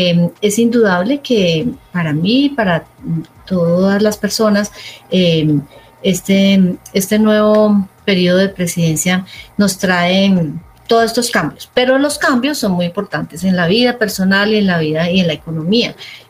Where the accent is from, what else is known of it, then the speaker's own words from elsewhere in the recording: Armenia, Quindío, Colombia; Uy, y soy de Armenia. Delicioso. Y soy cafetera.